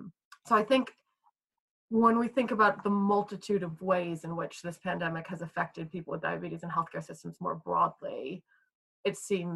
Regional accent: United States; Now, I grew up in the States. Most of my life as a diabetic was in the States.

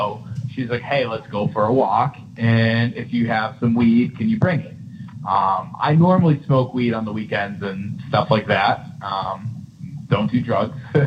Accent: Massachusetts, United States; I'm from Massachusetts, and it's the summertime right now, and a lot of people from Massachusetts vacation to Cape Cod.

